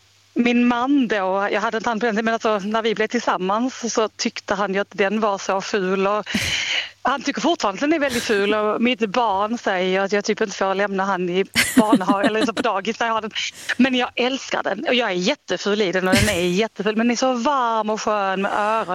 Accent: Skåne, Sweden; now in Oslo, Norway; jag bor i Oslo, även om jag är från Skåne.

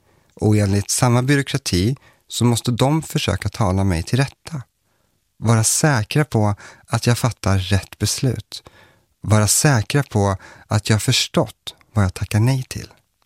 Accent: Strömsund, Jämtland County, Sweden; also born or lived in Eskilstuna; Son till min norrländska pappa och grekiska mamma föddes jag i Eskilstuna och växte sedan upp i Strömsund i Jämtland. Som ett Jehovas vittne.

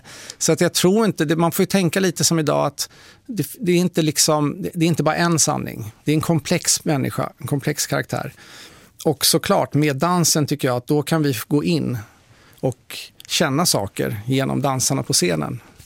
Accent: Stockholm, Stockholm County, Sweden; Och tänkte att jag är från Stockholm, jag går omkring i Stockholm.

